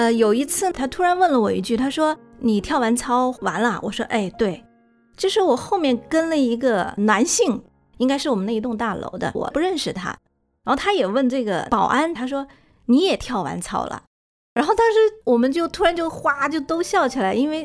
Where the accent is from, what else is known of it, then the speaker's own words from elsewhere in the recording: Sichuan, China; also born or lived in Shaanxi; 因为我出生在陕西，但是随后又跟着父母一起回到了四川